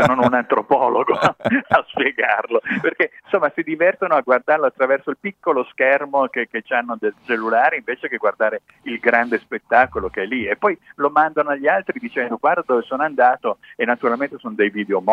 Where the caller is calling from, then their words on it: Piedmont, Italy; io ti sto parlando dalla provincia di Cuneo e devo dirti che di discoteche una volta ce n'erano tantissime